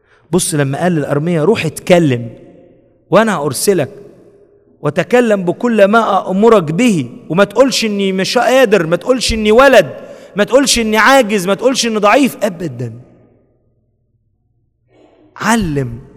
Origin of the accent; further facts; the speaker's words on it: Egypt; now in United States; هنا في امريكا، احنا امريكان ولا مصريين؟ تعملش ده عشان احنا مش امريكان، احنا مصريين.